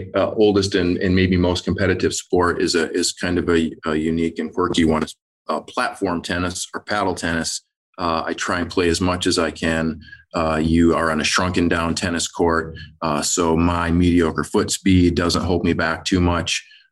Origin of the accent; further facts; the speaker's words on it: Michigan, United States; I grew up in Michigan. It's very much a Midwest game.